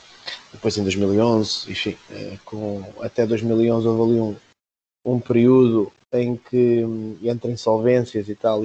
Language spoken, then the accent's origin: Portuguese; Amadora, Lisbon, Portugal; Dizer que … é de facto uma amadorense, sou da Amadora, tenho muito orgulho em ser da Amadora.